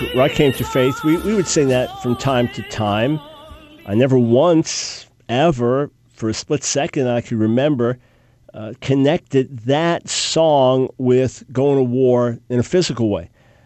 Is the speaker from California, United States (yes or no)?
no; New York City, New York, United States; I grew up in New York City, Long Island, and didn't have kind of an outdoors hunting, gun handling background.